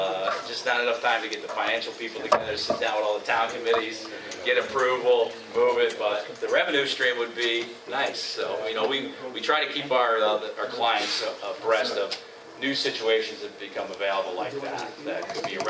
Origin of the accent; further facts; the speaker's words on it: Shelton, Connecticut, United States; I do a lot of work locally. I grew up in Shelton.